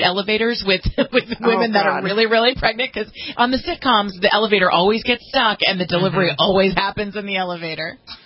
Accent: California, United States; I always love to tell you guys stories from my home state of California.

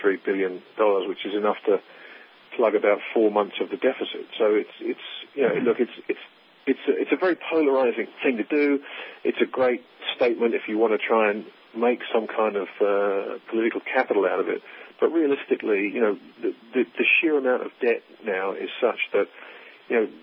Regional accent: England, United Kingdom; born there; also born or lived in New York; I was born in England.

